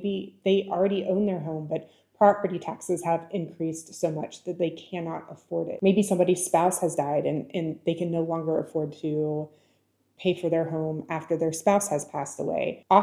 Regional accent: Tennessee, United States; We're from Tennessee, and that is the minimum wage in Tennessee, $7.25 an hour.

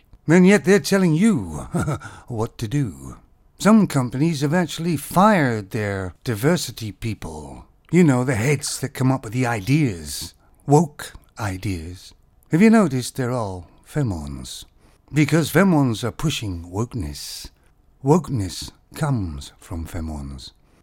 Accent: Canada; I'm from Canada and I used to live in a very small little town. You know the towns where you cough one end and you've got pneumonia the other.

